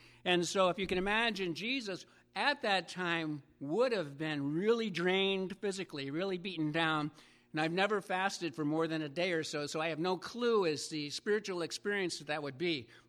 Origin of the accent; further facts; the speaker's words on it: Longmeadow, Massachusetts, United States; I grew up in Long Meadow, so it was a little bit more than an hour drive up to Quabbin.